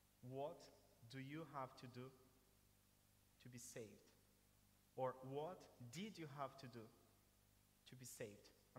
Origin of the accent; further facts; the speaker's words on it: Brazil; Some of you know that I'm from Brazil, and on my primary school, I went to public school